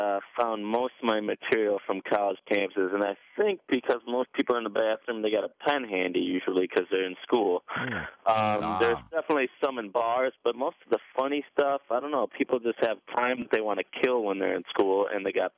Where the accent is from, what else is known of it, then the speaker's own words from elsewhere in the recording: Michigan, United States; I'm from Michigan. Most of the pictures are taken in the Michigan area.